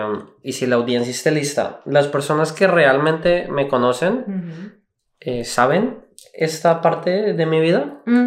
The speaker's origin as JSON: {"language": "Spanish", "town": "Houston", "region": "Texas", "country": "United States", "tie": "born there", "said": "Bueno, nací en Houston. No soy de Houston. Y la primera vez que he ido a Houston desde que nací, que fue hace 36 años, fue el fin de semana pasado."}